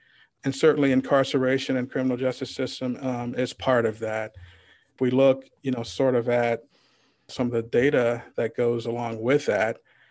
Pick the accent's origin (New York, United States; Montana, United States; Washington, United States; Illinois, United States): Illinois, United States; East St. Louis; being born and raised in East St. Louis, which, you know, on my block, you know, when I go back home, my mom and dad still live on 80th Street in East St. Louis.